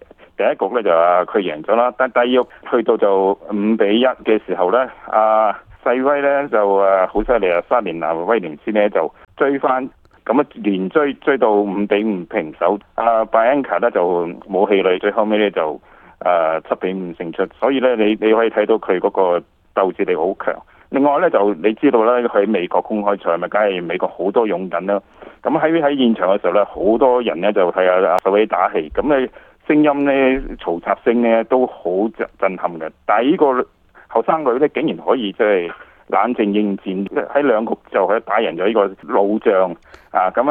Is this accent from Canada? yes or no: yes; Canada; 咁我哋加拿大人覺得，依啲係我哋即係一向嘅習慣嚟。